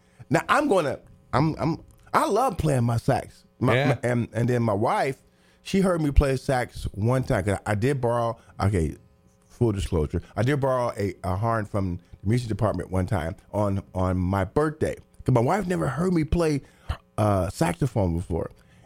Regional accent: Terre Haute, Indiana, United States; From Indiana State University, my hometown, Terre Haute, Indiana. Push the magic button, my hometown. Terre Haute.

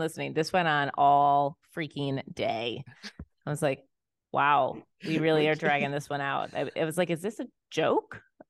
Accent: Midwest, United States; You know, we're from the Midwest. Steak and Shake is, you know, a thing out here

